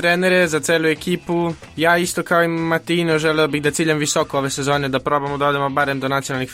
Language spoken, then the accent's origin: Italian; Belgrade, City of Belgrade, Serbia; Italian is a second language; now in Italy; perché noi veniamo da Belgrado